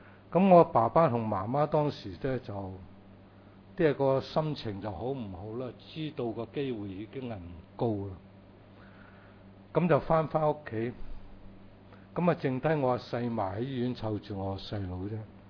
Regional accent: Taishan, Guangdong, China; 我本身是广东的台山人，我的先祖呢就是移民了过去美国，我们是经营洗衣馆的

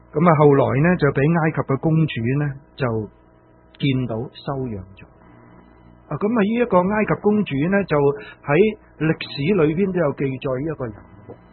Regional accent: China; 我们中国人 有一句说话是什么？三岁定八十嘛

